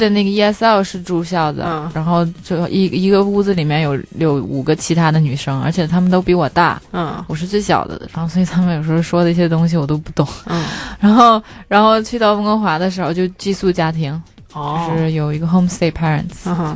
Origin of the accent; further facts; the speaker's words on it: China; moved away; 所以就是其实我小的时候在内地长大的时候，我也是去学别人怎么唱。